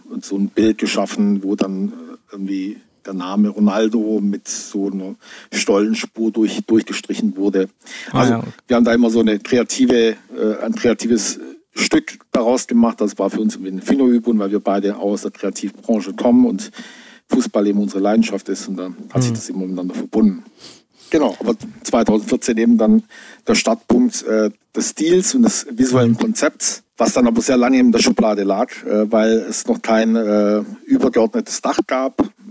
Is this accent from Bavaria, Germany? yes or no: no; Brackenheim, Baden-Württemberg, Germany; Geboren in Brackenheim, ein kleiner Ort in der Nähe von Heilbronn, Stuttgart. Genau, sehr idyllisch. Eine große Rotweinanbaugemeinde, oder die größte überhaupt in Württemberg. Also sehr weingeprägt, die Region dort.